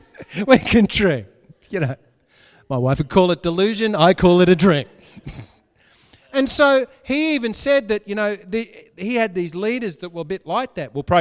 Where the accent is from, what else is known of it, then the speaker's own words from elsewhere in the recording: Australia; accent: Australian; Did someone just have a go at my Aussie accent? How rude.